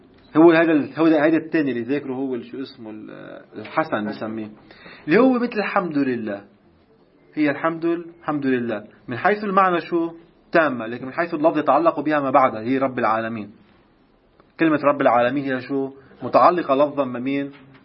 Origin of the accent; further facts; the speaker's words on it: Baghdad, Baghdad Governorate, Iraq; أنا خطيب بغدادي أنا.